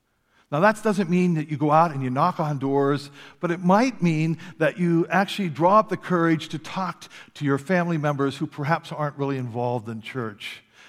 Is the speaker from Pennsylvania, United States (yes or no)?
yes; Pennsylvania, United States; now in Michigan, United States; I grew up in Pennsylvania with around the Appalachian Mountains, and here I come out to the flatlands of Michigan